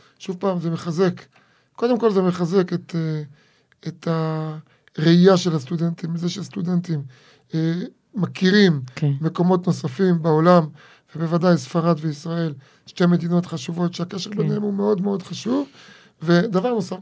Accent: Beersheba, Southern District, Israel; אני בא מבאר שבע

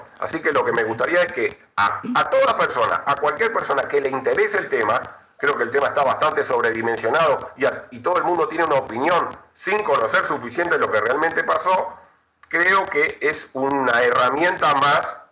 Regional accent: Uruguay; yo soy uruguayo

